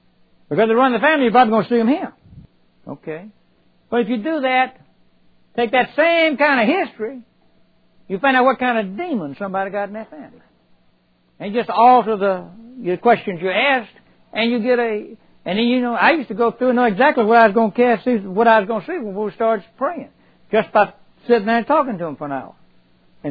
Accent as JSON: {"language": "English", "region": "Alabama", "country": "United States", "tie": "born there", "said": "I was born down in Alabama. And everybody had a front porch."}